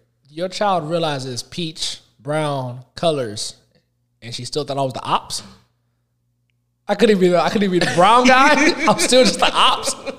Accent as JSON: {"language": "English", "region": "Florida", "country": "United States", "tie": "born or raised there", "also_born_or_lived": "Texas", "said": "I'm partially raised in Florida / Texas."}